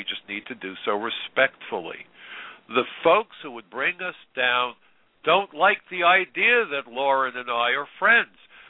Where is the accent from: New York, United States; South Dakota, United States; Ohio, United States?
New York, United States; Brooklyn; I'm a Jew. I'm from Brooklyn, New York.